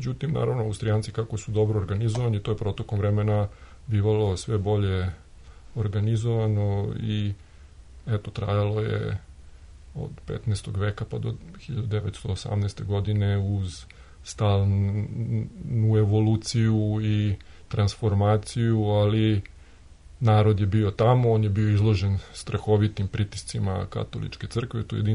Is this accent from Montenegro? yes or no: no; Lika-Senj County, Croatia; I moja porodica, mi smo iz Podvelebitskog Podgorja, babci iz jednog malog etnički čistog srpskog sela